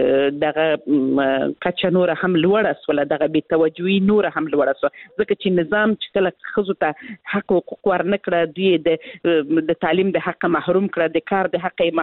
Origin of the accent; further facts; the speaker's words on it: Helmand, Afghanistan; زه خپل د هلمند ولایت څخه یم